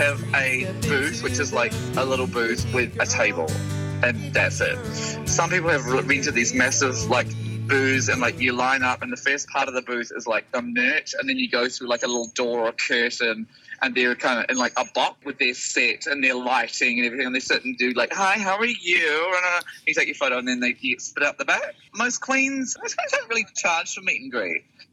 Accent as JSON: {"language": "English", "country": "Australia", "said": "When people found out we're from Australia, we just got so much love."}